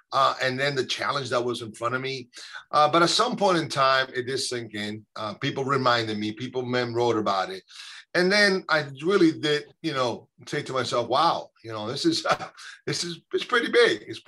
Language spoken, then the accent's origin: English; New York, United States; And being a Hispanic, being an immigrant, being a New Yorker, all these things together kind of came together